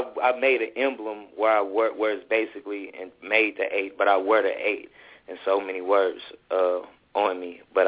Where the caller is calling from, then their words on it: Tennessee, United States; I'm calling from Tennessee.